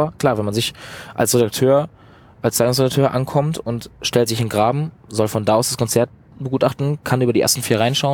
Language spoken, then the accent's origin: German; Eutin, Schleswig-Holstein, Germany; also born or lived in Bad Oldesloe; ich komme aus Eutin, aus dem Norden, bin in Bad Oldesloe geboren, aber dadurch, dass Eutin natürlich so meine Heimatstadt ist